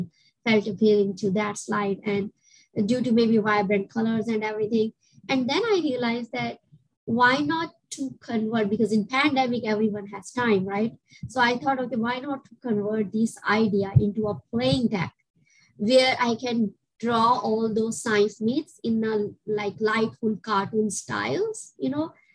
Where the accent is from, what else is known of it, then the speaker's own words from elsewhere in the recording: Pakistan; English is a second language; also born or lived in Germany; I was born in Pakistan. I was born and raised early, my early years, most of the years, like in Pakistan. And then I moved to Germany at some point.